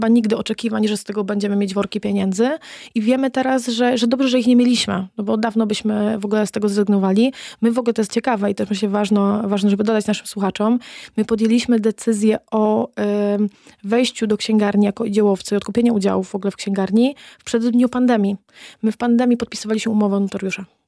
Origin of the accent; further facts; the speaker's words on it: Wągrowiec, Greater Poland Voivodeship, Poland; zabierali mnie do księgarni w mojej rodzinnej miejscowości w Wągrowcu, bo ja pochodzę z Wągrowca.